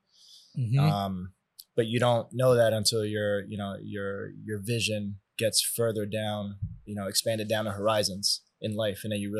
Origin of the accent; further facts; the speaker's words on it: New York, United States; Born and raised in East Harlem, the projects of, you know, old East Harlem. And those are my humble beginnings.